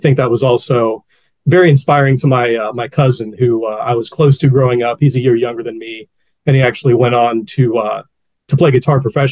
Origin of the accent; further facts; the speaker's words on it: Ohio, United States; I grew up in Northwest Ohio, a little town.